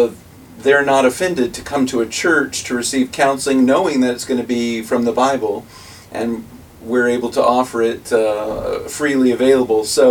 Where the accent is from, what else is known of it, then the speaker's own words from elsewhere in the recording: Virginia Beach, Virginia, United States; I grew up in Virginia Beach, and was saved in my teenage years